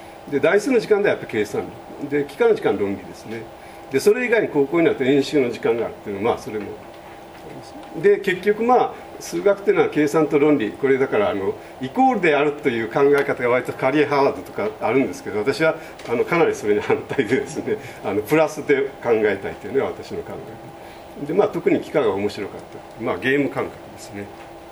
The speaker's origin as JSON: {"language": "Japanese", "town": "Kobe", "region": "Hyogo", "country": "Japan", "tie": "born there", "said": "あの神戸で生まれて灘高を出て東大に行ってという、で京大の大学院でというのがあるんですけれど、"}